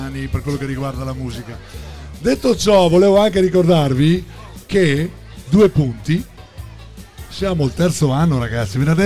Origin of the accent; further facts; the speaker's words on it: Rovigo, Veneto, Italy; born there; Io sono un inglese che è nato a Rovigo.